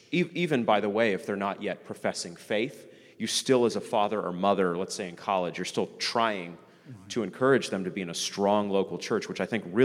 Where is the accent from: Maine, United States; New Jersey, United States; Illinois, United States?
Maine, United States; So, I'm from Maine. I'm from coastal Maine. Grew up in a Christian home, small Baptist church, about 50 people.